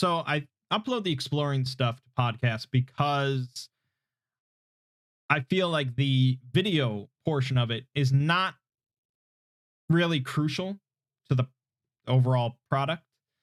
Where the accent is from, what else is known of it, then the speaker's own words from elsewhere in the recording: Midwest, United States; Must know if I'm a fellow Midwesterner. Yes, I am. I'm from the Midwest.